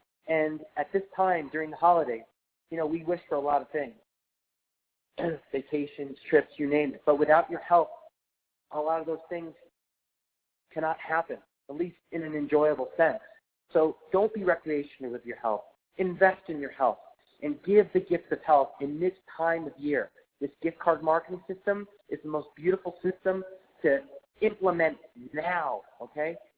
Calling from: Medellin, Antioquia, Colombia; I'm actually calling in from Medellin, Colombia, the city

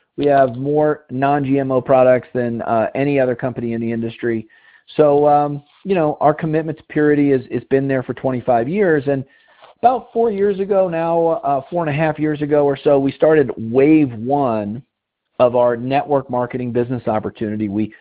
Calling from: Colorado, United States; I'm calling in from Colorado.

